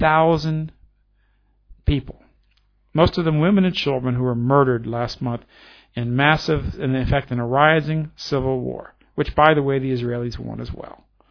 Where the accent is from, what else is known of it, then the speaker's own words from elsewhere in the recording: United States; I'm an American. I may not agree with the government, but it's still my country.